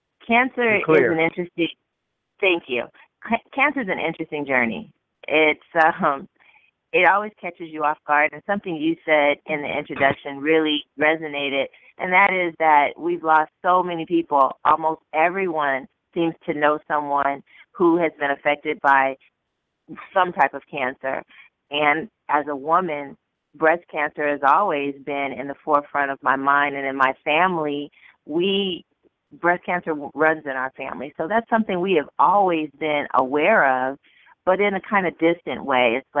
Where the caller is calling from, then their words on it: Santa Clarita, California, United States; I'm calling from the Santa Clarita Valley in California, and surrounded by gorgeous mountains sometimes isn't the best for reception, but it is gorgeous out here.